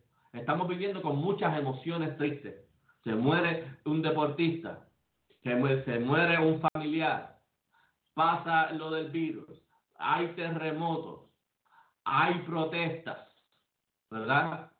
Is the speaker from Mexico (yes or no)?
no; Puerto Rico; born there; Yo nací en Puerto Rico, sigo siendo de Israel.